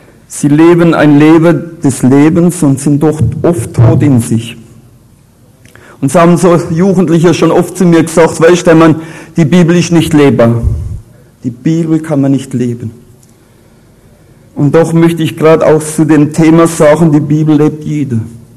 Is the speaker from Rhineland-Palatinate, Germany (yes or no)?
yes; Rhineland-Palatinate, Germany; accent: Palatine